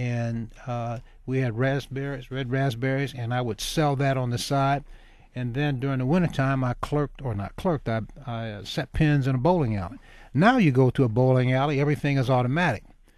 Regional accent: Cassopolis, Michigan, United States; I never envisioned when I was growing up in Cassopolis or going to finishing up at Western Michigan University to begin to teach.

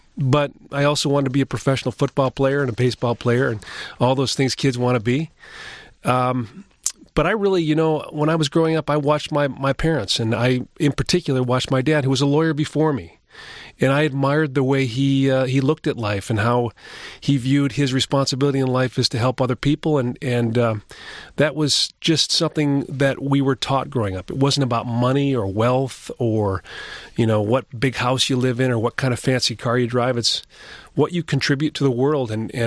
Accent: Rochester, Michigan, United States; I was born and raised in Rochester, Michigan.

